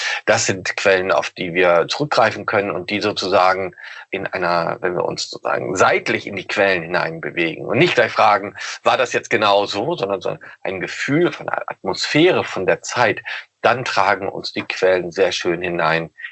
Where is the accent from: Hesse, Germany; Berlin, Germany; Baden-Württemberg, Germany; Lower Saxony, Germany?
Lower Saxony, Germany; Osnabrück; Ich komme nämlich auch aus Osnabrück.